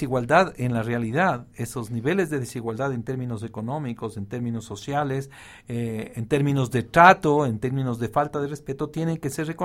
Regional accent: Ecuador; como miembros de una nacionalidad, de una comunidad política, en este caso como ecuatorianos.

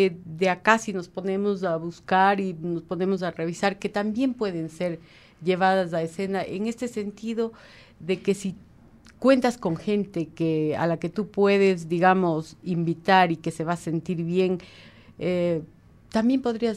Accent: Ecuador; Que el teatro clásico no se nos ha dado como ecuatorianos

